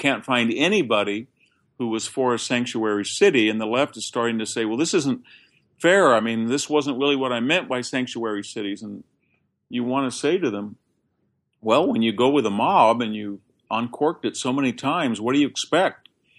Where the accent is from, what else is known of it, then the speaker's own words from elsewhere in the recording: the North, United States; I never, as a Northerner, I never have any sympathy for a state sanctioning that flag.